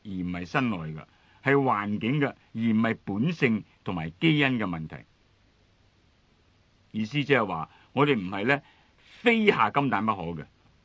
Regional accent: Hong Kong; 我要同你思想一下我哋香港人嗰种身份嘅改变

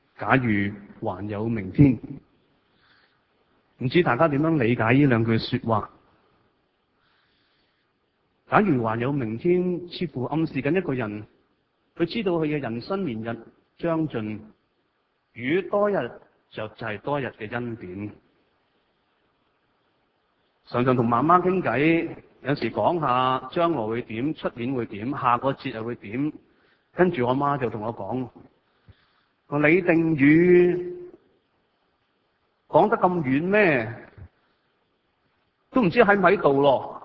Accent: Hong Kong; 像我們香港人

